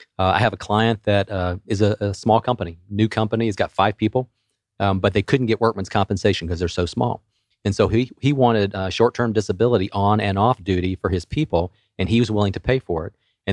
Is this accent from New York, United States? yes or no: no; Chamblee-Dunwoody, Georgia, United States; I grew up in the Chamblee-Dunwoody area, went off to Auburn